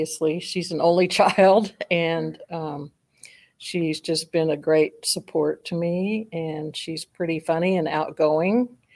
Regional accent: Wichita, Kansas, United States; I grew up in Wichita, and that was a nice place to be raised and go to school.

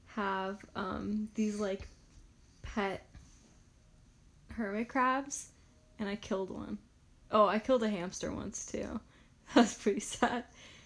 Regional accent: Pasadena, California, United States; also born or lived in La Vergne; I grew up in La Vergne and then in Pasadena, Sierra Madre area.

